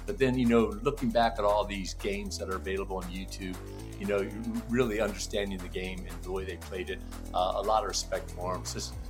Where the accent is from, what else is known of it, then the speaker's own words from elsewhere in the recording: Texas, United States; born there; because, you know, I was born in Texas, and as a good Texan, Dallas Cowboys were my team at the time, right?